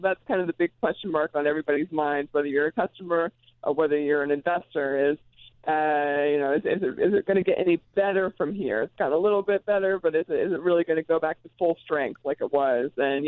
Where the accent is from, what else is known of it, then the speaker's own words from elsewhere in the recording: New York, United States; I say that as a New Yorker.